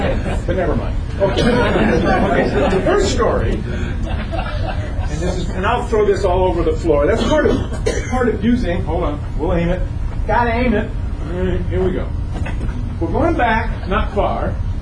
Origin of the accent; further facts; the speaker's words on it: Hollister, California, United States; I grew up in Hollister. I'm a Hollister hay baler.